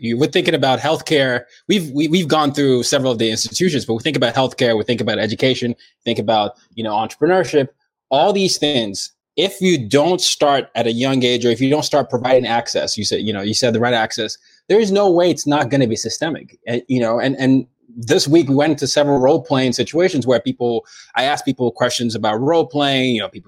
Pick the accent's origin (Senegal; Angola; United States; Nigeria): Nigeria; And me as a Nigerian, understanding that, you know, Wi-Fi speeds can be different based on where you are